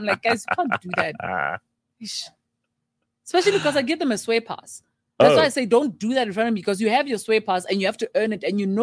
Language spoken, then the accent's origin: English; Bloemfontein, Free State, South Africa; And I'm from Bloemfontein.